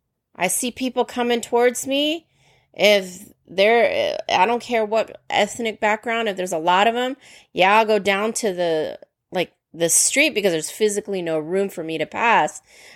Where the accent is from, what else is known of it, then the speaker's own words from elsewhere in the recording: California, United States; when I was growing up in California, in a very rural area of California, now it's heavily a suburban bedroom community